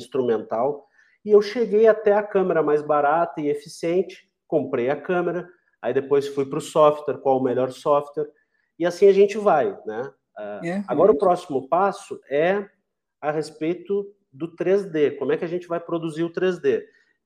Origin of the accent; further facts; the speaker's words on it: Pelotas, Rio Grande do Sul, Brazil; Porque a minha cidade natal é Pelotas, fica a 150 quilômetros do Uruguai